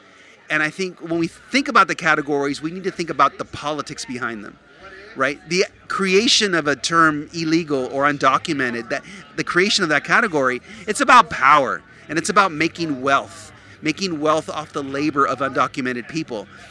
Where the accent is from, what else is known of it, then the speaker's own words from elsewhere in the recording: Guatemala; I'm from Guatemala.